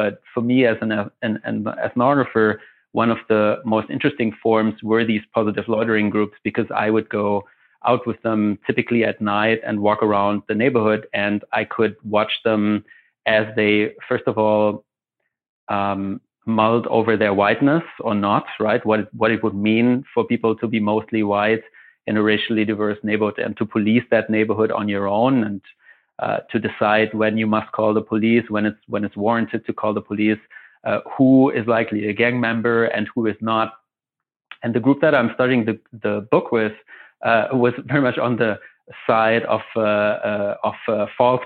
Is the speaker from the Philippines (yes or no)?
no; Germany; English is a second language; now in United States; I'm originally from Germany.